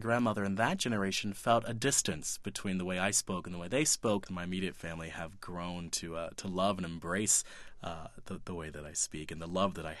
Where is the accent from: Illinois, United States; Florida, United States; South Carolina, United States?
Florida, United States; Perry; born there; My background is very rural, and I was born in Perry, Florida.